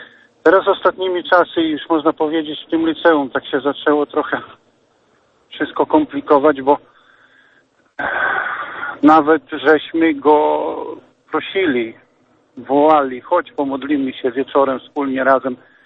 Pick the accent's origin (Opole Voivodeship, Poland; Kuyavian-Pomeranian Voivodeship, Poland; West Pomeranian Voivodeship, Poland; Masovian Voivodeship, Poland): Masovian Voivodeship, Poland; Myszyniec; ja pochodzę z diecezji łomżyńskiej i z parafii myszynieckiej.